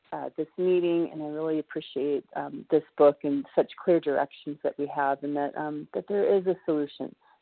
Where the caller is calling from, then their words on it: Colorado, United States; I'm a recovered compulsive overeater calling from Colorado.